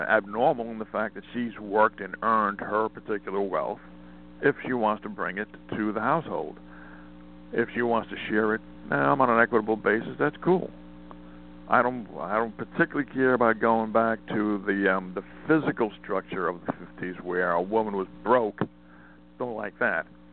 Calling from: Montana, United States; Oh, Montana.

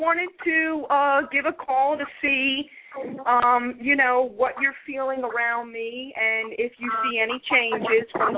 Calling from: Philadelphia, Pennsylvania, United States; giving you a call back. I am calling from Philadelphia, PA.

